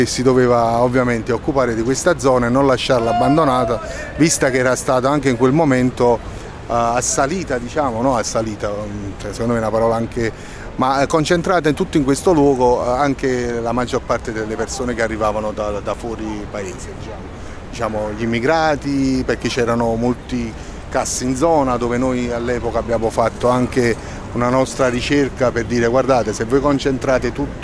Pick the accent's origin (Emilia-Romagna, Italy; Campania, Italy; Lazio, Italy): Campania, Italy; Naples; ho 51 anni, vivo a Napoli, sono di Napoli. Tifo per il Napoli, abito al quartiere Vasto.